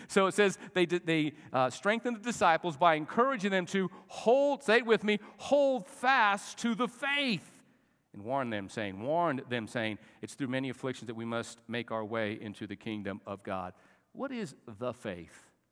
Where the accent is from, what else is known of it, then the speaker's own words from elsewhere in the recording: Albuquerque, New Mexico, United States; I was raised in Albuquerque.